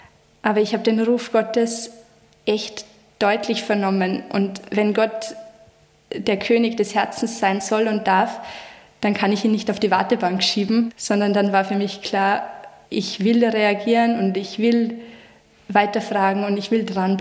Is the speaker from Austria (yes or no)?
yes; Austria; now in Vienna, Austria; Ich komme aber nicht aus Wien, sondern aus der Nähe von Salzburg, 30 Kilometer nördlich, aus einer kleinen Gemeinde, die fast niemand kennt, mit knapp über 1000 Einwohnern, und habe mir nie vorstellen können, in die Stadt zu ziehen